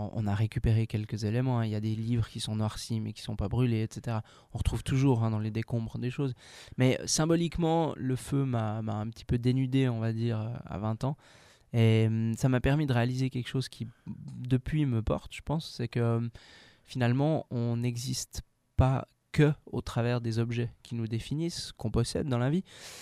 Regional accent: Vaud, Switzerland; moi je viens de Suisse, originellement. Il y aura peut-être un petit accent qui ressort quelque part. Suisse romande, proche de Lausanne, j'ai 32 ans.

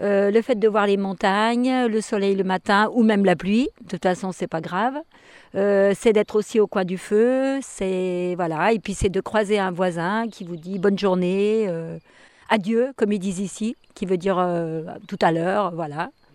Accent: Lyon, Auvergne-Rhône-Alpes, France; Alors nous, on est lyonnais, et en fait, ça fait 17 ans qu'on a acheté une maison ici.

